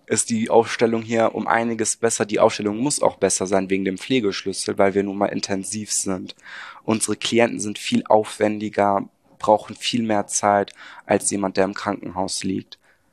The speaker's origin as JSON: {"language": "German", "town": "Remscheid", "region": "North Rhine-Westphalia", "country": "Germany", "said": "Remscheid."}